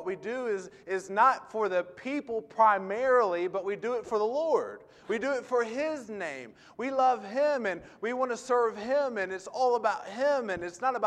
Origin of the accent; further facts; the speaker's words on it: Atlanta, Georgia, United States; And I grew up in the Atlanta area. In our hometown, there were several churches preaching the gospel